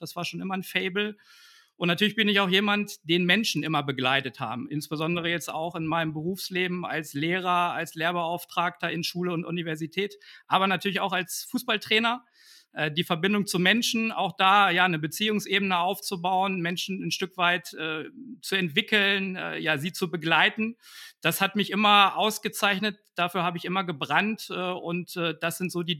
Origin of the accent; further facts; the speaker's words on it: Lower Saxony, Germany; Das war bei mir schon mit 5 in meinem Heimatdorf und Club. Das ist der TuS Grünplan, zwischen Hannover und Göttingen gelegen.